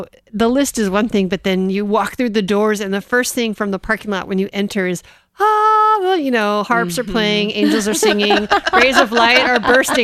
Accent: Coronado, California, United States; there were no tribes in where we grew up in Coronado

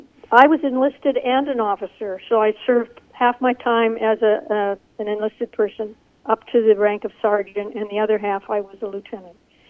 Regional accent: California, United States; I mean, I came from California. I was in particular communities that were very highly integrated.

